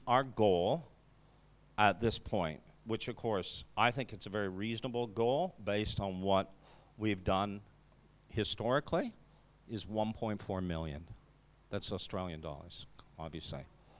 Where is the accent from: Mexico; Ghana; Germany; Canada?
Canada; I know I sound French because I'm from Canada, sorry. My Spanish sounds French